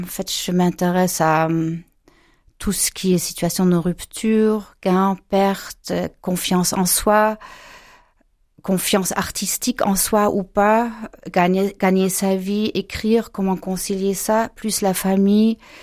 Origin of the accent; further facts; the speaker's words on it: Dresden, Saxony, Germany; moved away as an adult; now in Paris, France; Je suis née et j'ai grandi à Dresde, qui est jumelée avec Strasbourg d'ailleurs. Il y a une rue de Dresde, il y a aussi une rue Strasbourg à Dresde. Et donc j'ai grandi là-bas, j'ai commencé mes études à Berlin-Est